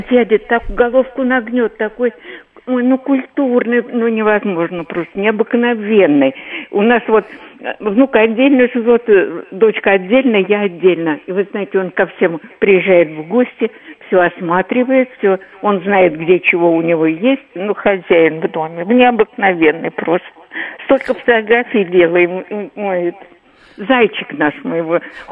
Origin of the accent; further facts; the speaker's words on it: Moscow, Russia; я из Москвы, мне много лет, очень, 90 лет